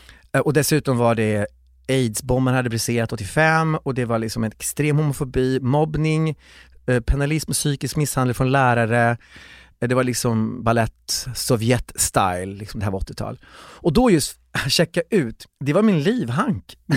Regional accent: Kiruna, Norrbotten County, Sweden; born there; för jag föddes in i Kiruna

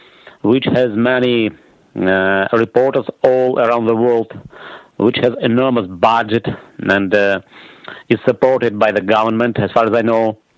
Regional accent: Saint Petersburg, Russia; English is a second language; I'm from St. Petersburg, Russia.

